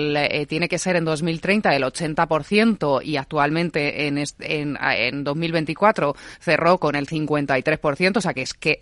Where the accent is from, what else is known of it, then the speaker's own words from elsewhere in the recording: Toledo, Castilla-La Mancha, Spain; como toledana me siento aludida